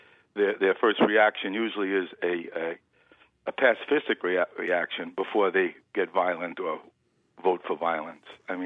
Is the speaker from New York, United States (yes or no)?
yes; New York City, New York, United States; I was born and raised in New York City.